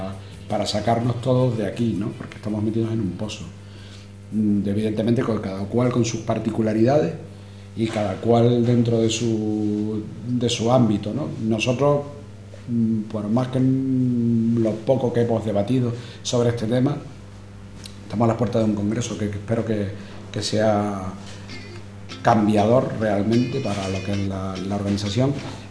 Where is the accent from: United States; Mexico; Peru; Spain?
Spain; Canary Islands; pero en mi tierra, yo soy canario, están en torno al 30%